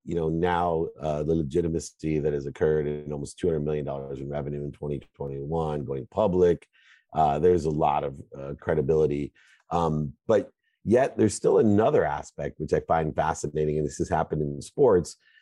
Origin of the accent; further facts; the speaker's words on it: San Diego, California, United States; I grew up in San Diego.